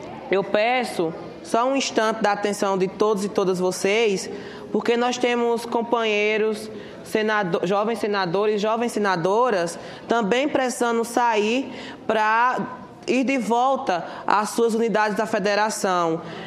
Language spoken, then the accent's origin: Portuguese; Paraíba, Brazil; Eu venho lá da Paraíba, a Paraíba do sertão nordestino, que tenta driblar a seca e suas implicações com a criatividade do povo nordestino, do povo paraibano.